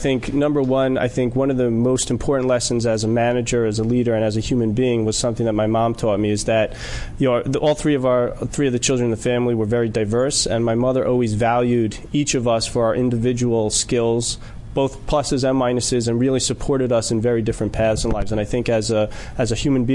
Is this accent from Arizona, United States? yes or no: no; New York, United States; Originally from New York.